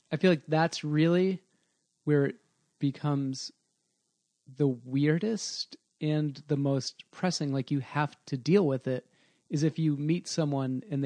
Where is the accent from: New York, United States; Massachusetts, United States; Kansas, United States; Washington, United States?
Massachusetts, United States; also born or lived in Dorchester; I was born in Dorchester, Massachusetts, which I don't think it was ever a nice place. Maybe, but in, and then my family moved around a lot, like mainly, you know, south of Boston, South Shore, that kind of thing.